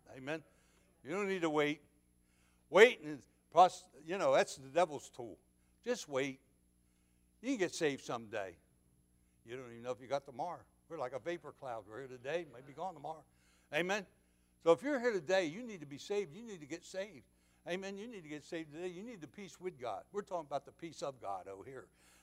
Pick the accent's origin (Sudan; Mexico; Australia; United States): United States; New Jersey; Hurricane come up the East Coast. I'm from New Jersey.